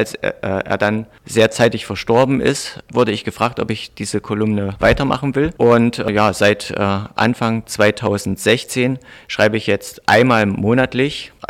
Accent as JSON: {"language": "German", "town": "Braunsroda", "region": "Saxony-Anhalt", "country": "Germany", "said": "Ich komme aus dem Burgenlandkreis im südlichen Sachsen-Anhalt, dort wohne ich in einem Dorf, das heißt Braunsroda."}